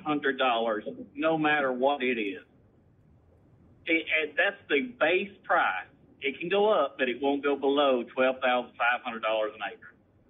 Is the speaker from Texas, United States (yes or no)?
yes; Gilmer, Texas, United States; I'm actually from Gilmer, originally.